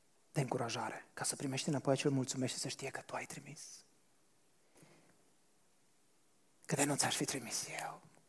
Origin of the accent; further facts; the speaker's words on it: Banat, Romania; Eu sunt venit din Banat, așa că îmi permis să mă iau de voi.